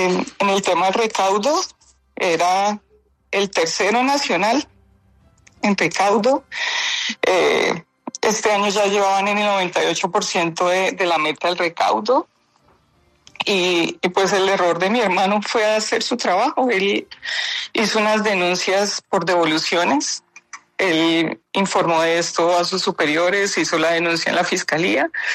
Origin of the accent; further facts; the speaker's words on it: Bogotá, Colombia; also born or lived in Lorica; nosotros vivimos en Bogotá, nosotros somos originarios de Lorica, Córdoba, pero pues por la violencia nos tocó desplazarnos a Bogotá y nos criamos y vivimos en Bogotá.